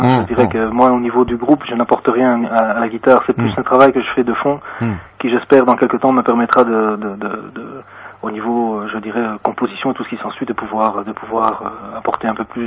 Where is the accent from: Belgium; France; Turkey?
Belgium; born there; je suis né en Belgique, hein. Je suis d'origine andalouse, mais je suis né en Belgique.